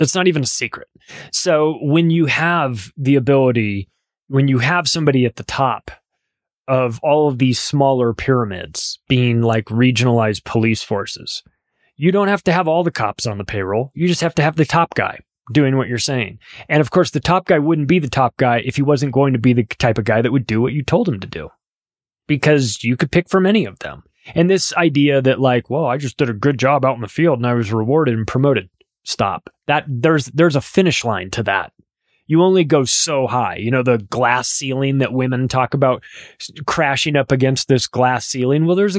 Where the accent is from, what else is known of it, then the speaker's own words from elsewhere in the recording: California, United States; I grew up in Southern California.